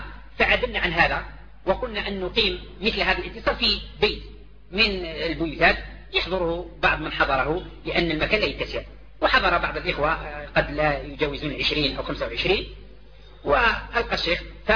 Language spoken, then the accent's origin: Arabic; Algeria; ونحن دعاة من الجزائر وكذا